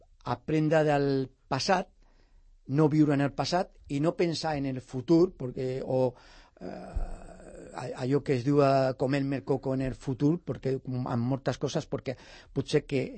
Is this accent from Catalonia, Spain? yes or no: yes; Sant Cugat, Catalonia, Spain; also born or lived in Écija; jo vaig néixer a Écija, a Sevilla. El que passa que quan tenia 4 anys van venir aquí En principi vivia a una petita masia a les afores de Sant Cugat i després a l'any 75 dintre del poble